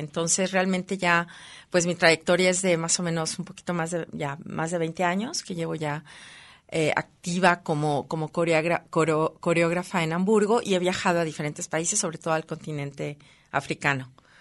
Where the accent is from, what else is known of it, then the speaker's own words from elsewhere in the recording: Mexico; now in Germany; nosotros como mexicanos, bueno, fuimos colonizados.